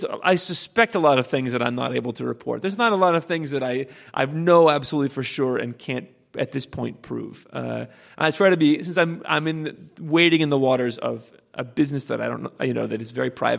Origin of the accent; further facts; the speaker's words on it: Texas, United States; So I'm from Texas.